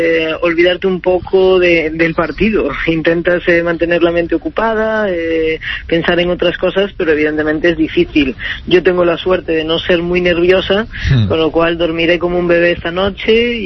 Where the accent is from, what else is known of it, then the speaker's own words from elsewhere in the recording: Galicia, Spain; la verdad es que no soy muy supersticiosa, y eso que soy gallega